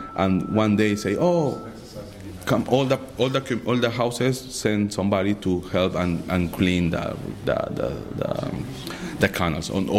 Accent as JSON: {"language": "English", "country": "Peru", "lives_now": "Vancouver, Canada", "said": "I'm an archaeologist from Peruvian archaeologist, and I'm working now in UBC 2 years ago."}